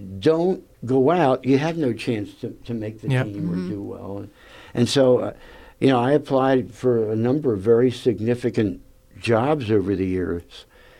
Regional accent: Mount Ephraim, New Jersey, United States; also born or lived in Philadelphia, United States; I was born in Philadelphia, lived there for the first 8 years of my life, attended first and second grade in Philadelphia Public Schools, third through eighth in Mount Ephraim Public Schools, and then high school at Audubon High School in Audubon, New Jersey.

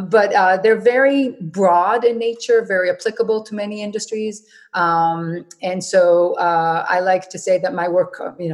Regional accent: Israel; English is a second language; I grew up in Israel. So my childhood, I see myself, I'm Israeli. … is a very Israeli name. I grew up in Israel. I did my schooling there as a youngster, and I did my military service in the IDF for 3 years.

